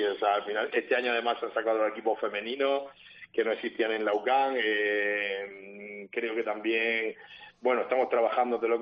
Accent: Murcia, Region of Murcia, Spain; yo soy murciano y yo vivo en Murcia y yo he venido a ver con mi abuelo el Real Murcia aquí a La Condomina

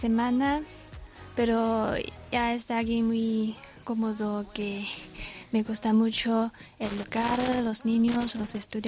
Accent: Sichuan, China; Spanish is a second language; now in Spain; mi ciudad natal en China es la provincia Sichuan, es una provincia de comida muy picante

